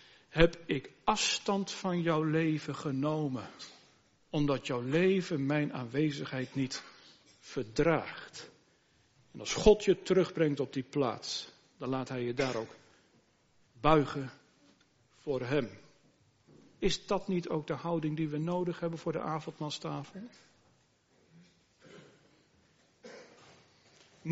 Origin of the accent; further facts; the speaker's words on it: Harderwijk, Gelderland, Netherlands; Wij waren de achterliggende weken, mevrouw en ik, nog even in de plaats waar ik opgegroeid ben, in Harderwijk.